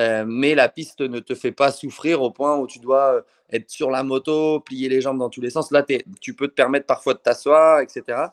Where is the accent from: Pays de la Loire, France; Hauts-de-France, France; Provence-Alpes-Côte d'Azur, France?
Hauts-de-France, France; chez nous, dans le Nord